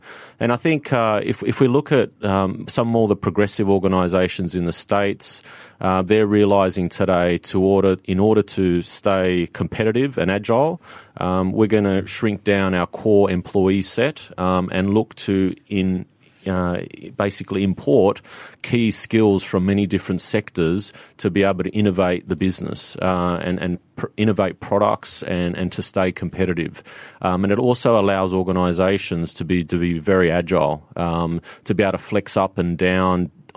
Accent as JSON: {"language": "English", "country": "Australia", "also_born_or_lived": "Singapore", "said": "Australia is where my home country is, and I just moved from Singapore seven months ago."}